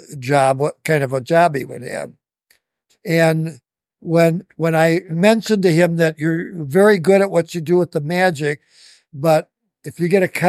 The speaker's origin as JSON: {"language": "English", "town": "Joliet", "region": "Illinois", "country": "United States", "lives_now": "St. Charles, United States", "said": "Actually, we're from Joliet originally."}